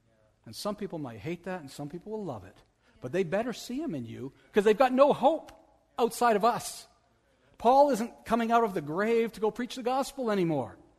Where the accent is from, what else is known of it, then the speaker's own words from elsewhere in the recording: Canada; We're Canadian.